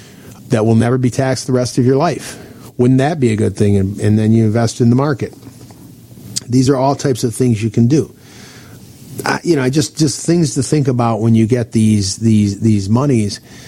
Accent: Michigan, United States; I'm originally born and raised near Detroit, so I'm a Lions fan.

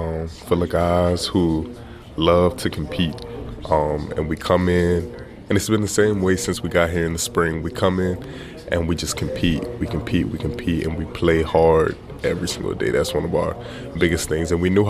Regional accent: Lafayette, Louisiana, United States; Okay, I'm from Lafayette, Louisiana.

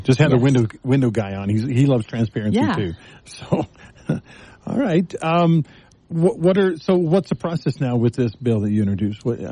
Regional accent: Texas, United States; So, I'm from Texas. That's where Dr. Pepper is from, and I'm kind of proud of that.

